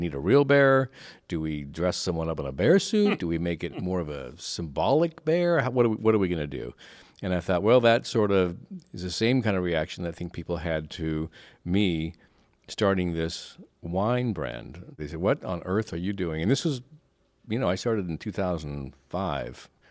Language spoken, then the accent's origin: English; Yakima, Washington, United States; Well, I grew up in Yakima, Washington, eastern Washington. It's really a farming area, primarily fruit ranching. So we were surrounded by fruit trees.